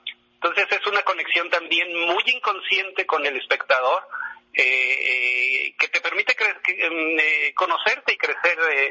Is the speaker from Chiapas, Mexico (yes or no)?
no; Mexico City, Mexico; born there; Yo nací en la Ciudad de México.